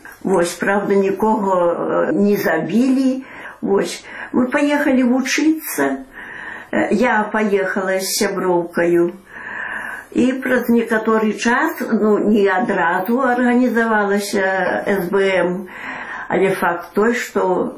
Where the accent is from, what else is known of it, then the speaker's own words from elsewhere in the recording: Belarus; что мы ж белорусы